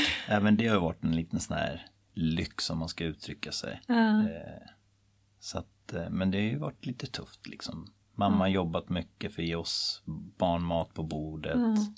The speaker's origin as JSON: {"language": "Swedish", "town": "Tyresö", "region": "Stockholm County", "country": "Sweden", "tie": "born or raised there", "said": "Jag är uppvuxen i Tyresö. Och jag bor i samma lägenhet som jag är uppvuxen i."}